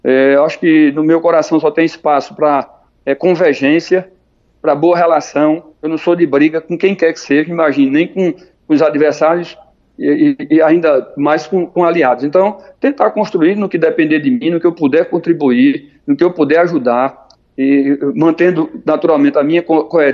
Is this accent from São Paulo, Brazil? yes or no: yes; Campinas, São Paulo, Brazil; E Campinas é minha terra, minha cidade, é minha paixão.